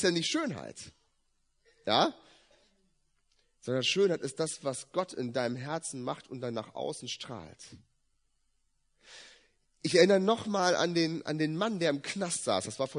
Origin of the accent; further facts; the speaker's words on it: Wolfsburg, Lower Saxony, Germany; ich komme ja aus Wolfsburg, ne?